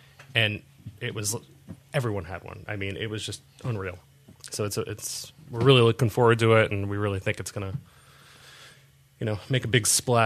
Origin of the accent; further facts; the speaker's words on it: Belgium; I grew up in Belgium